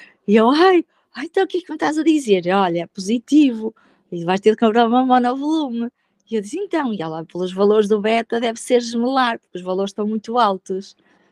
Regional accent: Santa Maria da Feira, Aveiro, Portugal; Eu trabalho no Porto, sou de Santa Maria da Feira

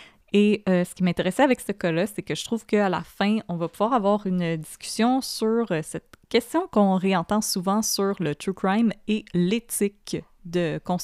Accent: Quebec, Canada; vous êtes favorisés parce qu'on vient de la Rive-Sud

